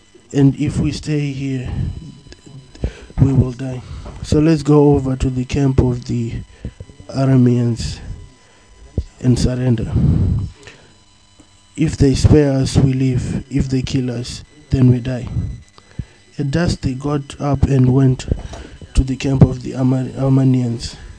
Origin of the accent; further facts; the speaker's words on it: Dublin, Leinster, Ireland; I'm from Dublin.